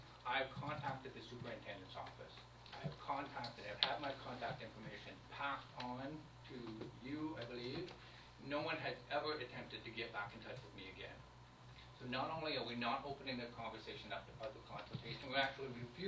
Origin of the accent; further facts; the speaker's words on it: Durham Bridge, New Brunswick, Canada; I'm from the Durham Bridge area.